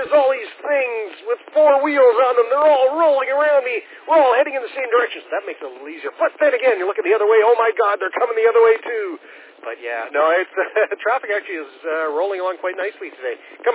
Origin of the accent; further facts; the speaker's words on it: Alberta, Canada; moved away as an adult; Yeah, I grew up in Alberta, so it's like, you know, this is definitely a really nice province.